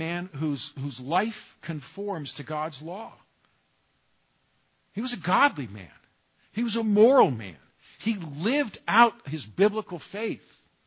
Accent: California, United States; I grew up in California.

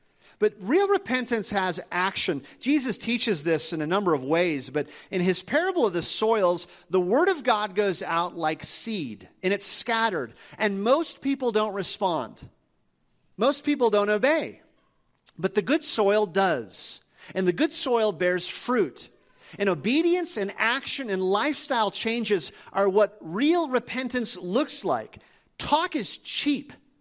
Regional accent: Minnesota, United States; Growing up in Minnesota, we had a farmer, a friend, real close friend, and he was notorious.

